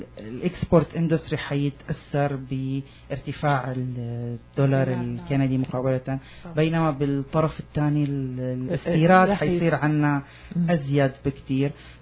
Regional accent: Canada; بس أنا كفرد كندي عم بشتري من هالشركات الأمريكية

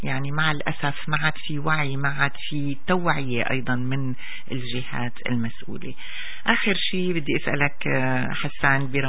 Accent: Syria; أخباري دائما أنا من سوريا

